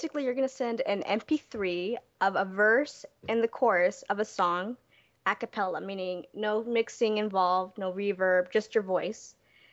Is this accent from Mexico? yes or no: yes; Mexico; I'm Mexican. I'm not even going to try.